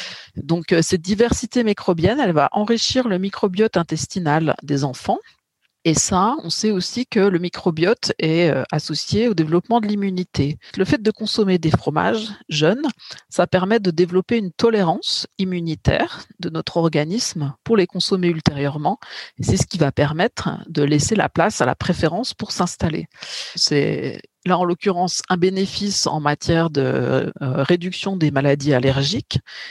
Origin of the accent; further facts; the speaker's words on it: Bourgogne-Franche-Comté, France; Si je suis tout à fait loyale envers ma région d'origine, c'est le Comté.